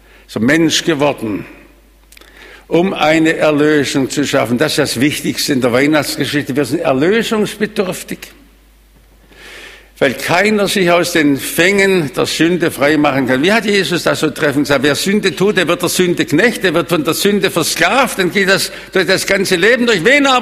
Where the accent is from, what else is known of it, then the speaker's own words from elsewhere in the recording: South Germany, Germany; wir sind ja Süddeutsche.